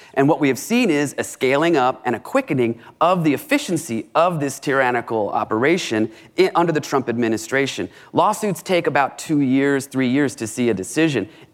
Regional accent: Ireland; now in Dallas, United States; You know, I'm Irish. I'm one of my colleagues as well as Irish. You know, when I went home, I was born there. I was born on the way over, but didn't get the cool accent.

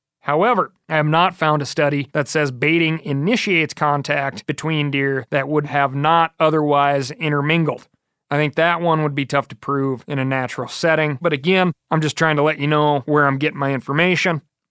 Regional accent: Michigan, United States; When I was a kid growing up in Michigan, our reliance on deer bait during archery season prevented us from becoming good bow hunters.

